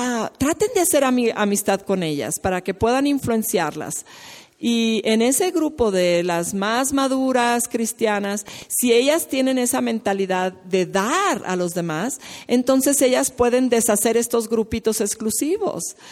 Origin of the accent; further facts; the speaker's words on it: Iowa, United States; Yo también soy de Iowa, pero estoy 4 horas de distancia de donde está Sara con su grupo.